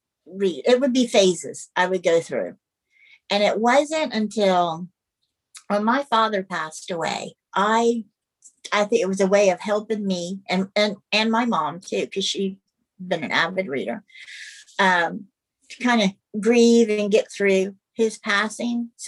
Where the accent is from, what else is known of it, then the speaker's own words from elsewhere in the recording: Charleston, South Carolina, United States; Well, I am from Charleston, South Carolina, born and raised, and I still live here.